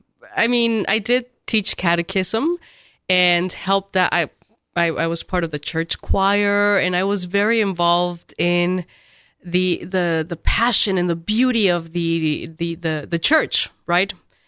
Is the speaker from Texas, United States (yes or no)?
yes; El Paso, Texas, United States; also born or lived in Ciudad Juarez, Mexico; where I grew up in El Paso, Texas, in Ciudad Juarez, Mexico, two different countries, but we're dependent on each other.